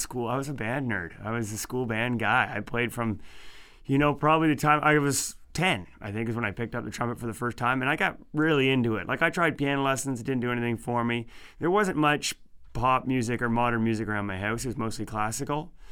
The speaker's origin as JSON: {"language": "English", "region": "New Brunswick", "country": "Canada", "lives_now": "Nova Scotia, Canada", "said": "I'm actually from New Brunswick, and I live in Nova Scotia now."}